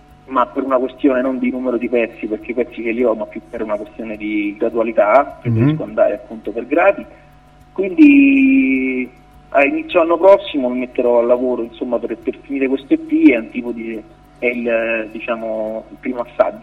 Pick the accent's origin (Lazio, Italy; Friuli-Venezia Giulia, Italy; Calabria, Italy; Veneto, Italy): Lazio, Italy; Rome; now in Milan, Italy; io sono un romano trapiantato a Milano